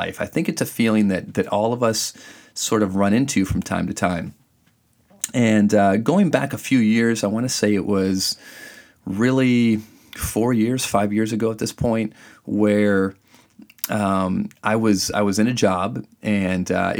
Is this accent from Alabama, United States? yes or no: no; Michigan, United States; And growing up in Michigan, you're either a Wolverine or you're a Spartan.